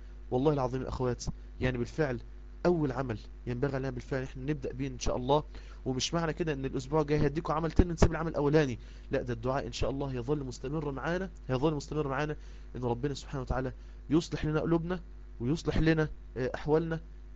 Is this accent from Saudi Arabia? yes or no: no; Egypt; زي ما احنا بنقول عندنا في مصر: اسال مجرب.